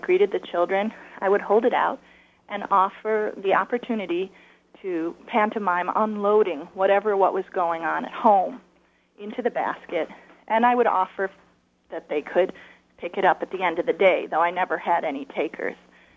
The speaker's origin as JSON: {"language": "English", "town": "Chicago", "region": "Illinois", "country": "United States", "tie": "born or raised there", "said": "I really believed that for myself as a child growing up in Chicago."}